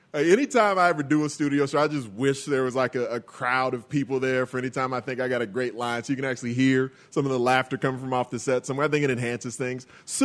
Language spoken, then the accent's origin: English; Chicago, Illinois, United States; hey, Frank, I'm from Chicago, blah, blah, blah, you know, good to meet you, whatever.